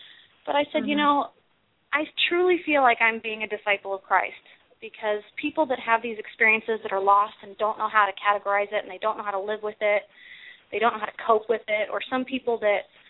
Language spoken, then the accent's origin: English; Kansas City, Missouri, United States; now in Minnesota, United States; And, well, I grew up in Kansas City, Missouri, and I moved to Minnesota about 3.5 years ago.